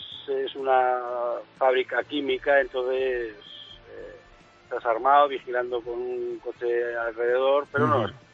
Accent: Basque Country, Spain; now in Pontevedra, Spain; Muchos años de escolta, soy vasco

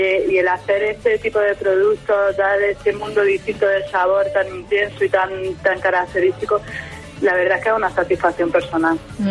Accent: Jaén, Andalusia, Spain; ahí en mi pueblo, yo soy de Jaén

